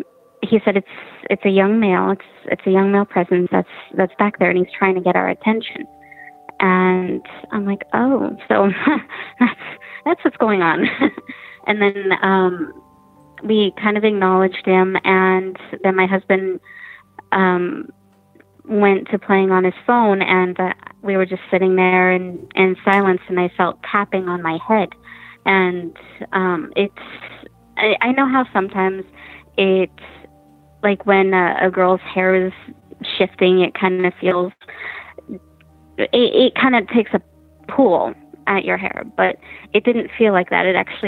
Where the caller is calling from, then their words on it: Mission Viejo, California, United States; I'm calling from Mission Viejo, California.